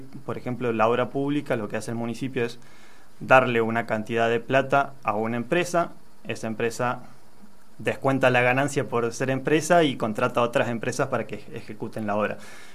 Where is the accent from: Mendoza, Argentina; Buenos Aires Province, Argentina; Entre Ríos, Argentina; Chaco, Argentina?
Mendoza, Argentina; Luzuriaga; yo soy de acá cerca, de hecho, soy de Lusuriaga.